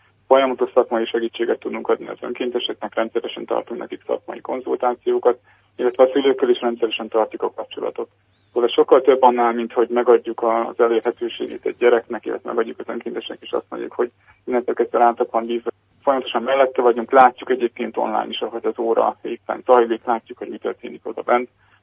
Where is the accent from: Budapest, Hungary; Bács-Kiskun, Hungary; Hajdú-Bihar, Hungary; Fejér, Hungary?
Budapest, Hungary; hanem mi budapestiek vagyunk főként